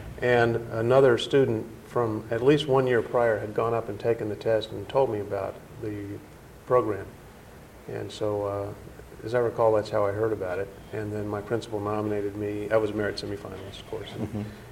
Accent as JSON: {"language": "English", "town": "Little Rock", "region": "Arkansas", "country": "United States", "tie": "born there"}